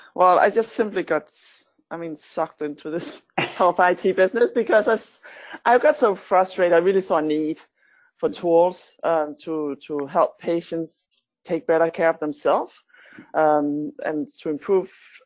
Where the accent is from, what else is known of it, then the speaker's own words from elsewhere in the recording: Denmark; English is a second language; So I'm from Denmark, a physician, I graduated from University of Copenhagen long time ago.